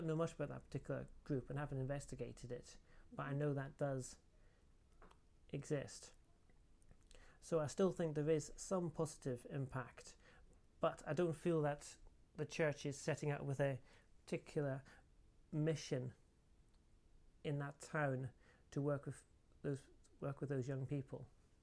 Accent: Aberdeen, Scotland, United Kingdom; north of Scotland, if I went to any kind of church event and it came out … I was from Aberdeen, then people would put two and two together

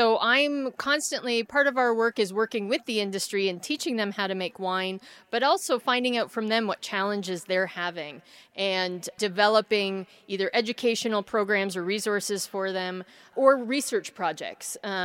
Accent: Niagara, Ontario, Canada; Actually, it's my hometown where ice wine is produced in Canada, in Niagara.

